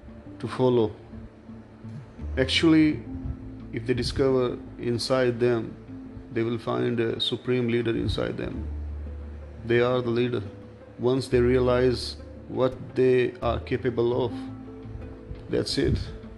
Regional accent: India; English is a second language; I'm from India.

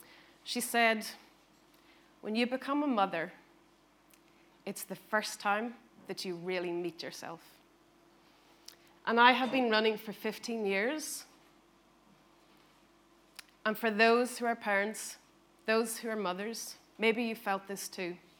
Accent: Northern Ireland, United Kingdom; I was born in Northern Ireland, and the town that I grew up in was a seriously oppressive place.

